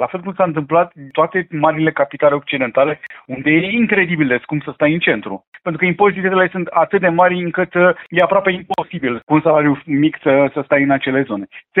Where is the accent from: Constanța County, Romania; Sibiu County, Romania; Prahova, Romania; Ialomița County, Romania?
Constanța County, Romania; Constanța; born there; M-am născut în Constanța, știu foarte bine cum arată piața imobiliară de acolo